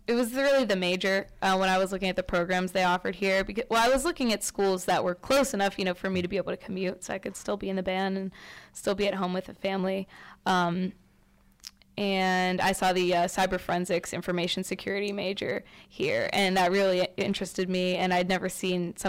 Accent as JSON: {"language": "English", "town": "Steubenville", "region": "Ohio", "country": "United States", "said": "We're from Ohio, like near the Steubenville area."}